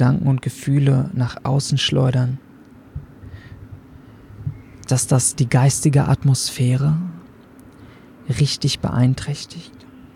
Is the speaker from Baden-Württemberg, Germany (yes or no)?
no; Berlin, Germany; Ich bin in Berlin aufgewachsen, ich bin hier geboren.